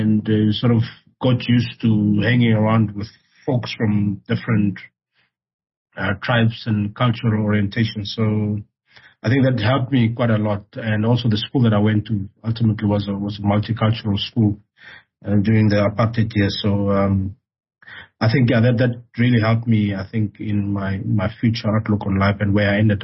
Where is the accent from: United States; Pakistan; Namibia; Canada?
Namibia; Katutura, Khomas; I grew up in the north and then I grew up in Katutura as well. So I have a dual upbringing, which makes it very interesting. A lot of people don't have that. They normally grow up in one area. So I'm a northern boy, but I'm also a Katutura boy